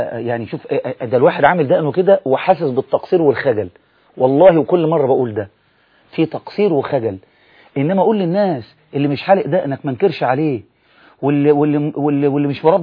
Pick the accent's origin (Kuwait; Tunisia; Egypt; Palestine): Egypt; الشعب المصري بس انا بتكلم بحكم ان احنا مصريين